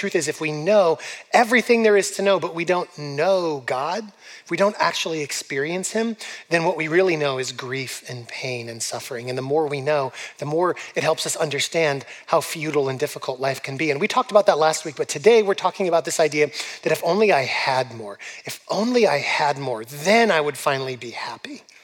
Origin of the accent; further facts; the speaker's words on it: California, United States; a completely impractical choice for me as like a kid growing up in California.